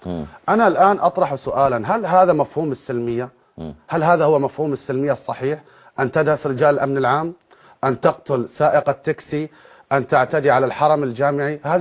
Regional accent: Bahrain; إحنا كشعب بحريني

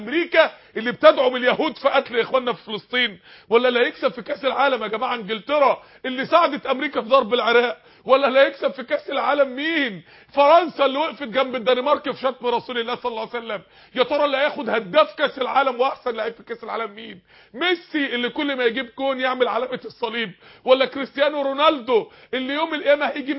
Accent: Egypt; المدن بتاعت بلادنا القاهره

